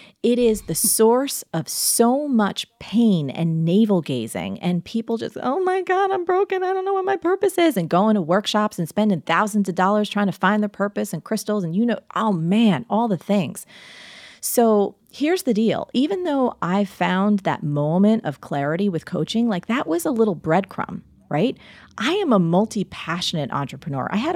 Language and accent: English; New Jersey, United States; Again, I grew up in New Jersey. So, you know, you could do that.